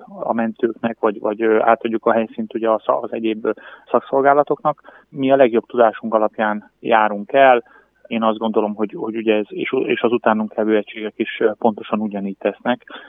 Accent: Debrecen, Hajdú-Bihar, Hungary; Tudtam azt, hogy ugye debreceniként pontosan ismerve a várost

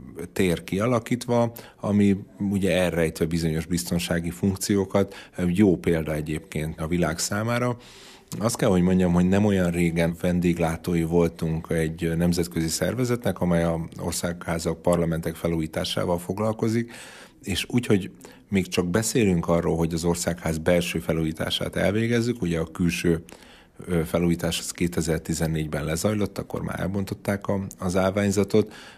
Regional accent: Miskolc, Borsod-Abaúj-Zemplén, Hungary; Én jó magam miskolci vagyok, tehát én is tisztában vagyok az avasszállókor, egykori koronaszálló hányatatott történetével

